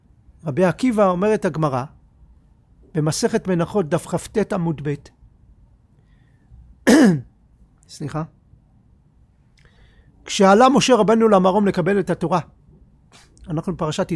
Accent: Ness Ziona, Central District, Israel; אבל חיינו בנס ציונה, אחת המושבות הראשונות. שם גדלתי

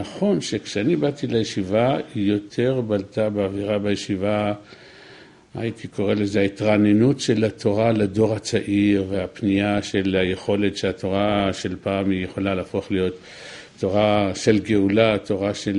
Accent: Netanya, Central District, Israel; גדלתי בנתניה

